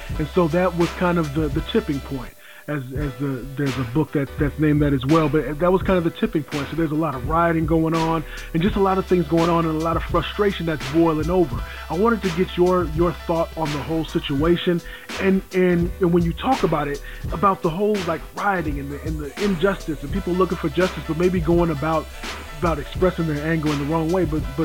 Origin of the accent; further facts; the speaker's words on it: California, United States; we're from Southern California. We lived in Southern California.